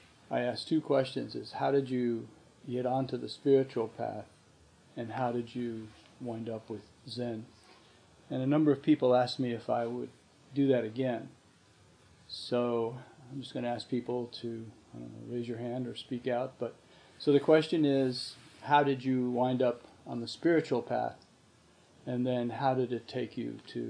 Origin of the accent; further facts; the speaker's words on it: North Arlington, New Jersey, United States; And I was raised in North Arlington, which is a blue-class, working-class town down by, I don't know, Lyndhurst and Kearney and there.